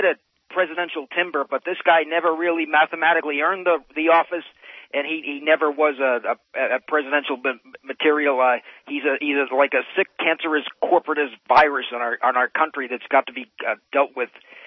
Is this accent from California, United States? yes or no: no; Toms River, New Jersey, United States; born there; I was born in Toms River, New Jersey, yeah.